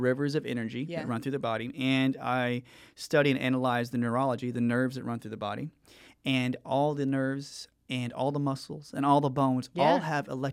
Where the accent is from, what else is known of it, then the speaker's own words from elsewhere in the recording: Georgia, United States; because we grew up early age in Georgia.